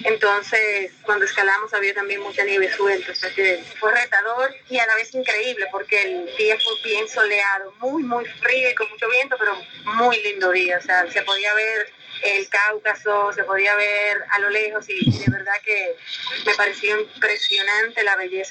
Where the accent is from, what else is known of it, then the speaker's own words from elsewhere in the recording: Dominican Republic; Somos los dominicanos que estamos aquí en Rusia